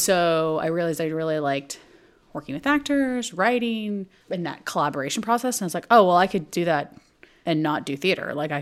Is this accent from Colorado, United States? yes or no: no; Texas, United States; moved away as an adult; also born or lived in Montreal / New York; No, okay. I'm from Texas. I just wanted to get out of Texas.